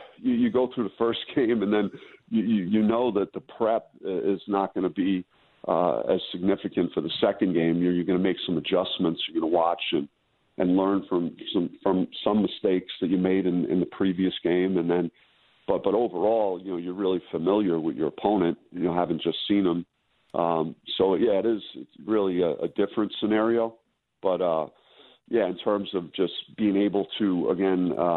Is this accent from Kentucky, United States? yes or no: no; Jersey City, New Jersey, United States; I grew up in Jersey City.